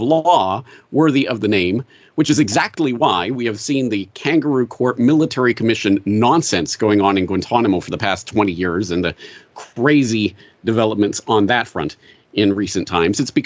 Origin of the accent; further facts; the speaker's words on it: Canada; certainly the American media, which I was watching as a Canadian. We get, of course, a lot of secondhand American media.